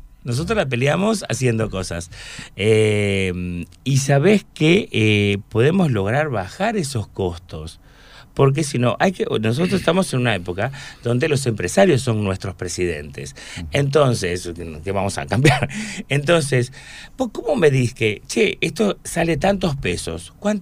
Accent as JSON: {"language": "Spanish", "town": "Avellaneda", "region": "Buenos Aires Province", "country": "Argentina", "said": "yo soy de Avellaneda y tengo un teatro que tiene 120 años"}